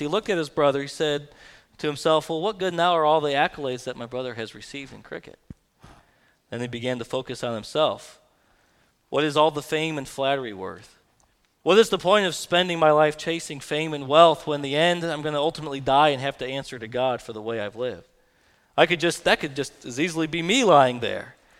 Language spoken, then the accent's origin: English; United States; I'll stick with baseball. I'm an American, okay?